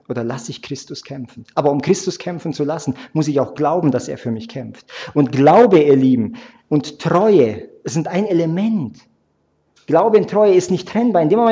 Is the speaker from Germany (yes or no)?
no; Transylvania, Romania; er kommt aus dem Heimatdorf, aus Rumänien, aus Siebenbürgen, wo ich herkomme.